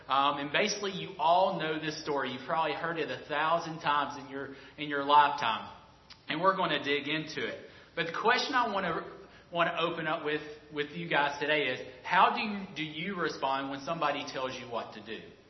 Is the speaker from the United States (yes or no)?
yes; Alabama, United States; I'm from Alabama. I don't pronounce half my words right.